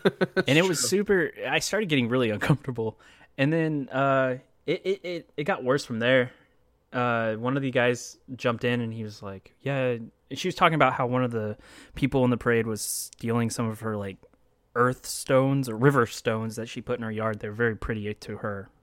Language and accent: English; Texas, United States; Maybe it's just because we're from Texas, Marcus.